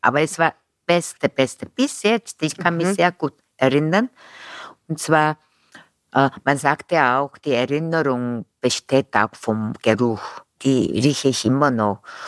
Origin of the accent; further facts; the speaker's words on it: South Korea; German is a second language; now in Vienna, Austria; ja, ich komme aus Korea und dann fertig.